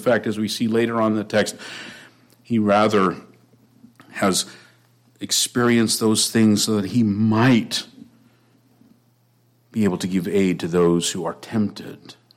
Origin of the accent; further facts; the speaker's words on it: California, United States; I had been in the ocean a lot growing up in the Bay Area, but I barely made it back.